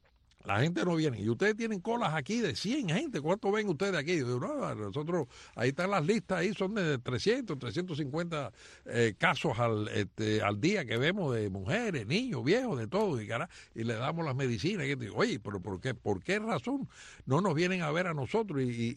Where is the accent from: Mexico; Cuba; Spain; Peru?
Cuba; Entonces lo vienen a ver a nosotros, que somos cubanos, nosotros no lo vamos a mandar para ningún lado.